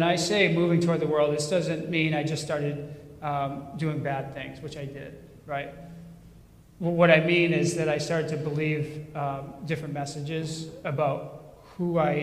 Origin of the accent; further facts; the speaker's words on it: Massachusetts, United States; born there; Growing up, I was born in Massachusetts into a family I was loved very much.